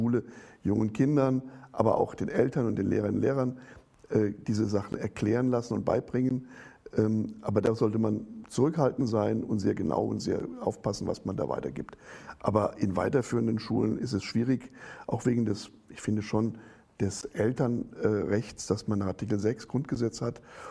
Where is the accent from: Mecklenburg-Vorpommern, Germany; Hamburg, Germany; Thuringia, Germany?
Thuringia, Germany; ich komme jetzt aus Thüringen, da ist gerade 500 Jahre Bauernkrieg